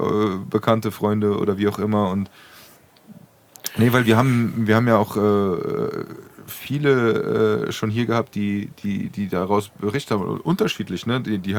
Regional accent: Germany; für mich, ich sag mal, als Deutscher war das aber in meiner Jugend halt auch normal damals.

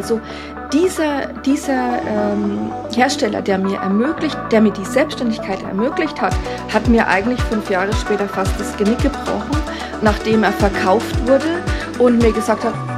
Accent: Coburg, Bavaria, Germany; Also ich komme ursprünglich aus Coburg. Ich lebe auch wieder in Coburg.

